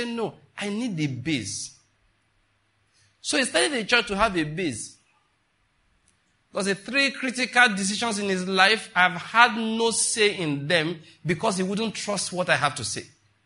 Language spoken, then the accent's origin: English; Ondo, Nigeria; I'm from Ondo State, naturally speaking.